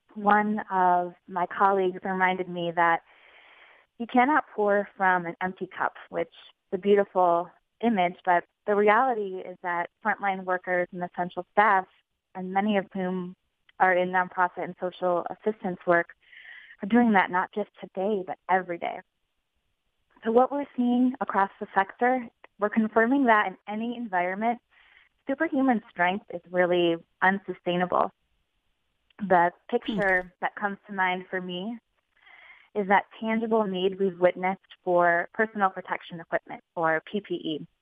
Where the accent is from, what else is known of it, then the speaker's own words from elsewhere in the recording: Michigan, United States; it's a pleasure to be here and be back in my home state of Michigan.